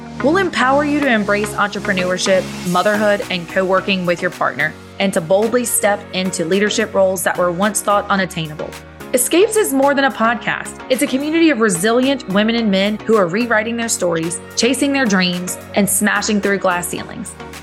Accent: Ponchatoula, Louisiana, United States; I was born and raised in Ponchatoula, Louisiana. And we have good food and good Southern hospitality.

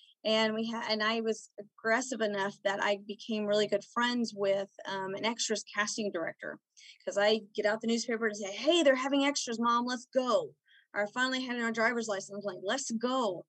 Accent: Austin, Texas, United States; now in Gonzales, United States; I'm from Austin originally, and, you know, now in Gonzales now for a long time.

